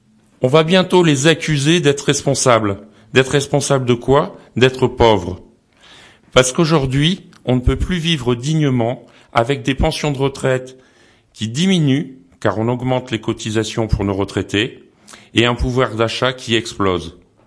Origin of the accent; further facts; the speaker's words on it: Laroque-d'Olmes, Occitanie, France; je suis de La Roque-d'Olme et je suis le porte-parole du Parti communiste français dans la deuxième circonscription de l'Ariège.